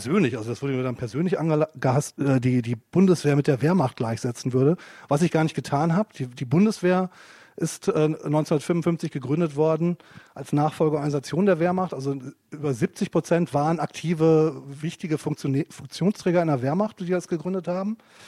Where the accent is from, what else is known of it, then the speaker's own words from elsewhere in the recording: Münster, North Rhine-Westphalia, Germany; ich komme ja aus Münster, beziehungsweise wohne da seit 1986.